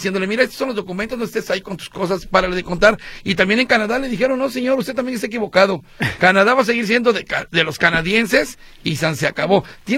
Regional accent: Veracruz, Mexico; como buen veracruzano

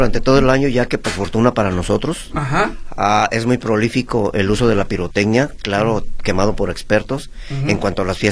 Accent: Mexico; Ya que el fuego artificial y el mariachi nos dan nuestra identidad como mexicanos.

